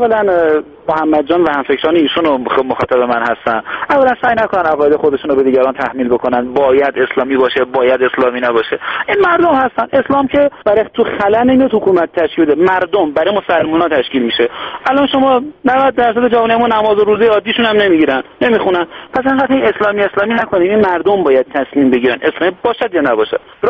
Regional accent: Iran; بنده امروز به عنوان یک ایرانی

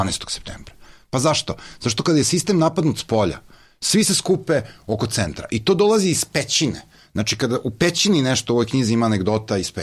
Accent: Serbia; Pa mi smo, Srbi uče sami, mi smo se pokazali kao užasno tvrdoglavi uvek

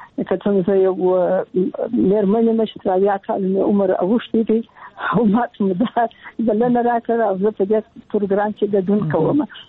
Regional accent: Kandahar, Afghanistan; also born or lived in Kabul; زه د کندهار یم، د کندهار د غونیا لالیسي کې مې زده کړې وکړې او کابل پوهنتون ته ولاړم

